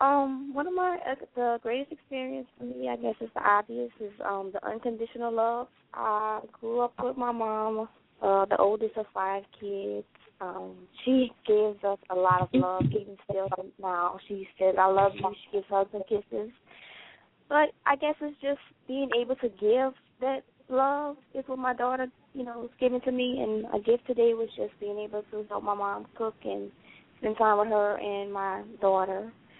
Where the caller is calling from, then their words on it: Louisiana, United States; I'm calling from Louisiana.